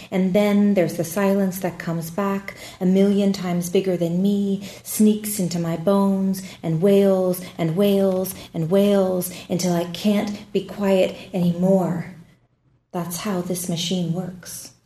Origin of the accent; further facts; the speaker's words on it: Sonoma, California, United States; also born or lived in New York; now in Lexington, United States; About 5 years ago, I moved to Kentucky. I'm from Sonoma, California. I lived in New York for 12 years. And now I live in Lexington, Kentucky with my fiancé.